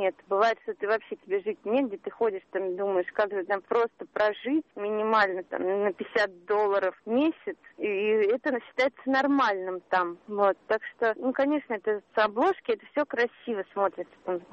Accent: Moscow, Russia; Потому что я, ну, может, москвичка, поэтому мне не интересно все это.

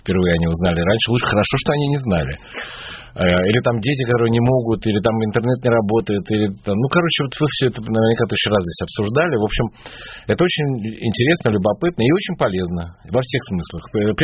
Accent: Moscow, Russia; я самый ответственный москвич, мне кажется.

